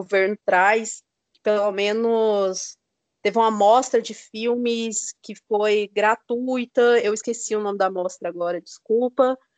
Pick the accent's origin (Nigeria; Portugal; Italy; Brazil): Brazil; Goiânia, Goiás; Aqui não, né, porque eu sou de Goiânia